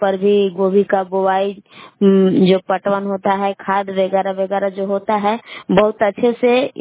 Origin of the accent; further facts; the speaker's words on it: Belaon, Bihar, India; मैं ग्राम बेलाव जिला कैमूर बबुआ के निवासी हूँ।